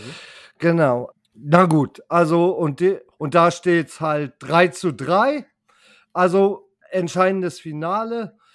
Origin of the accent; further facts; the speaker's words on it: Northern Germany, Germany; wir als typische Norddeutsche Moin sagen